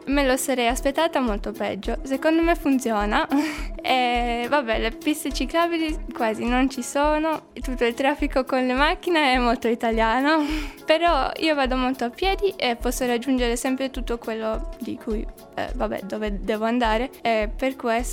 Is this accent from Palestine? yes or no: no; Salzburg, Austria; Italian is a second language; now in Cagliari, Italy; Da Salisburgo, in Austria.